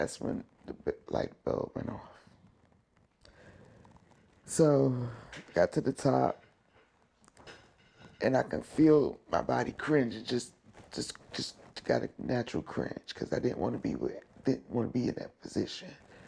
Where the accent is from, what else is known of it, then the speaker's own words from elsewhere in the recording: Long Island, New York, United States; I'm originally from Long Island, hadn't been here in years.